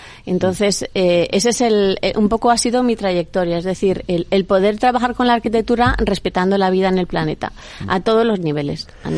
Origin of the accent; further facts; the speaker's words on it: Madrid, Community of Madrid, Spain; born there; pero yo nací en Madrid.